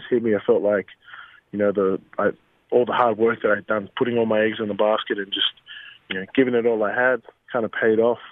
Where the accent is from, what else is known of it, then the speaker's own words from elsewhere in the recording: Australia; And so I was selected from Australia, and the first couple of weeks was pretty regimented.